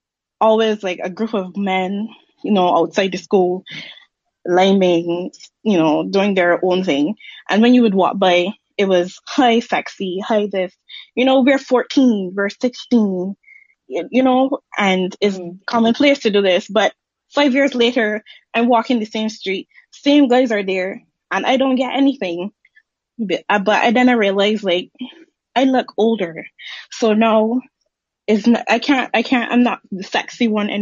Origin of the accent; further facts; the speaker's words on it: Barbados; I would say, as a Barbadian, I'm from the Caribbean, so it was, and I'm 21.